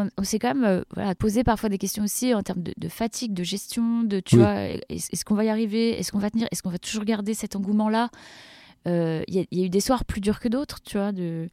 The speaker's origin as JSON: {"language": "French", "region": "Brittany", "country": "France", "said": "Je viens de Bretagne."}